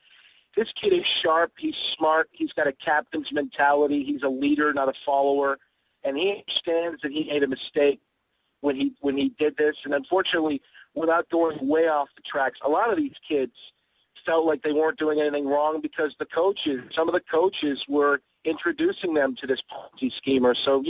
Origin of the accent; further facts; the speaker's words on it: Pittsburgh, Pennsylvania, United States; I grew up in Squirrel Hill, Shadyside.